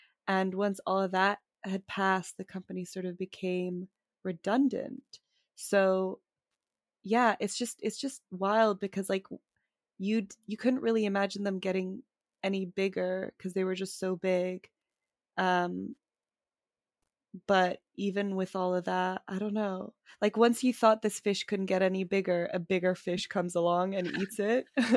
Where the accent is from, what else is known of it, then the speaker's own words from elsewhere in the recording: Czechia; I grew up in Czech Republic and Nokia was just the standard phone everyone would have.